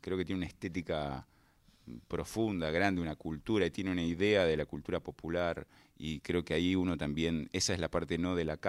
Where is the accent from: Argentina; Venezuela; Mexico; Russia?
Argentina; Casanova, Buenos Aires Province; also born or lived in Hurlingham; Soy Gran del oeste de Gran Buenos Aires. Nacido en Hurlingham, pero a partir de los 10 años me crié en Casanova, así que yo...